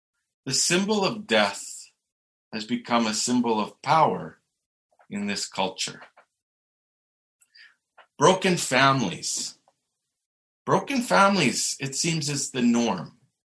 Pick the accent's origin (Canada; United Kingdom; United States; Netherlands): Canada; Red Deer, Alberta; moved away as an adult; I grew up in Red Deer. I graduated from Lindsay Thurber in 1995, and I've returned often, having lots of friends and family still here, even though I left in 99.